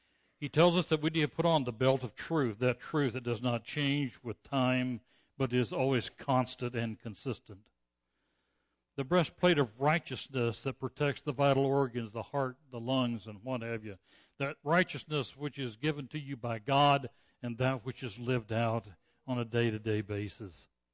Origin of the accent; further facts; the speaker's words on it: Seattle, Washington, United States; Now, I came from Seattle, and we didn't have anything like that.